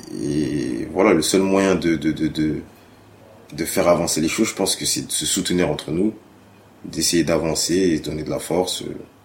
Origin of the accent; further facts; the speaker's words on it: France; On est français quand même